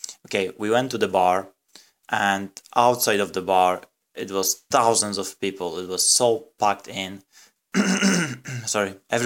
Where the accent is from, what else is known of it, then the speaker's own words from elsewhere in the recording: Poland; English is a second language; I'm from Poland